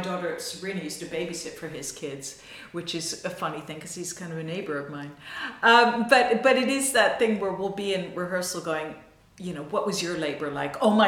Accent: New York, United States; well, for me, I'm from New York. Both my daughters were born in Brooklyn.

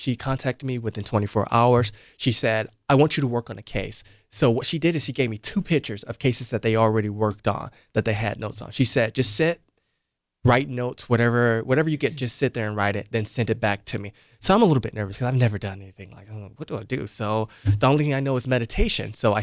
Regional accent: Cleveland, Ohio, United States; I grew up in Cleveland, Ohio.

